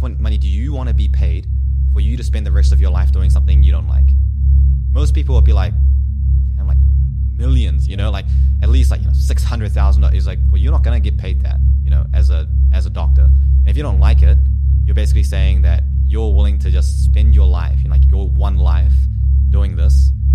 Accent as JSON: {"language": "English", "country": "New Zealand", "said": "So I'm from New Zealand. And in New Zealand, you don't go straight from high school to medical school."}